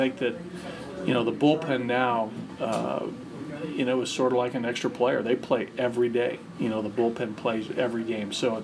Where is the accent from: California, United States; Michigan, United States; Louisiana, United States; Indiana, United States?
California, United States; San Diego; I lived there to coach my hometown team was, pretty special stuff